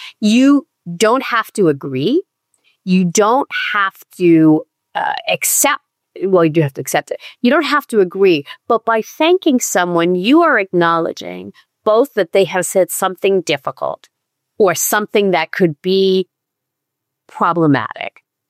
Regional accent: New York, United States; moved away; I'm from New York originally.

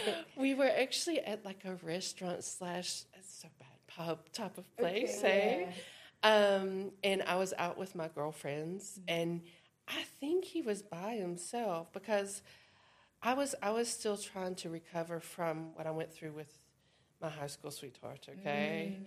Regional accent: North Carolina, United States; I was born in America. I was born in North Carolina, the mountains of North Carolina. I grew up on a farm in the States.

